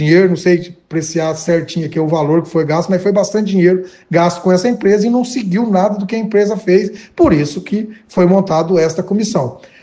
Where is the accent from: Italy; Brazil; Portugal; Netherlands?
Italy; Talvez é o meu modo de falar. Eu sou italiano, né? E tenho o jeito de falar alto